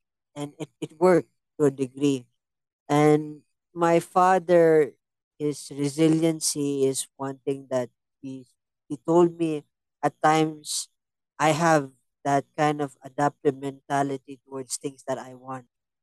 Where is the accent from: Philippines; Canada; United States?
Philippines; Unang-una, I grew up here in the Philippines.